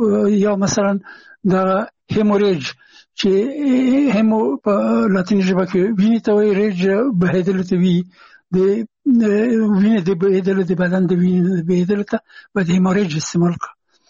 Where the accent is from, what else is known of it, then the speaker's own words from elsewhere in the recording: Afghanistan; یو افغان هغو هغه زه نه پېژندلم چې زه هم افغان یم او ما ته یې نه پېژنده چې افغان یم.